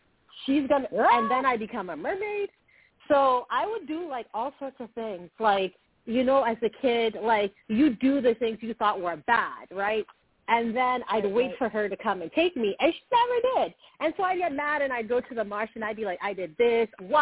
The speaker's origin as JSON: {"language": "English", "country": "Sierra Leone", "tie": "born or raised there", "said": "when I grew up in Sierra Leone, I grew up next to a marsh that drained out into the beach, right?"}